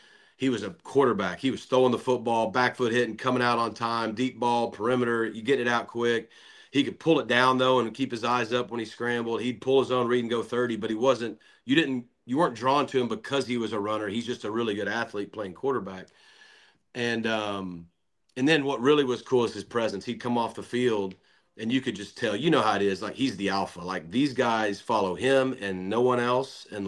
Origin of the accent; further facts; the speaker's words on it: Arkansas, United States; now in Dallas, United States; I mean, I'm from Arkansas, 5-6 hours away. So Dallas is a good fit for us.